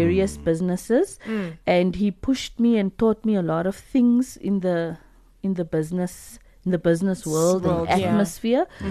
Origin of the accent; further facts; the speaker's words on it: Windhoek, Khomas, Namibia; born there; I was born in Windhoek. Yes, but my roots is from the south.